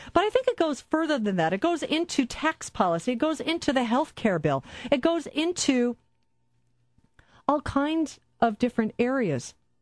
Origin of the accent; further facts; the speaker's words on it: Midwest, United States; I grew up in the Midwest. I grew up very, very far from any oceans.